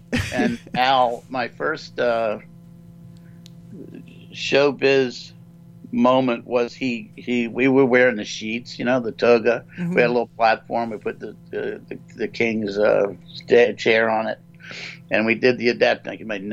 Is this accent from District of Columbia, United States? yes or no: yes; Washington, District of Columbia, United States; Yeah, I grew up in Washington, D.C.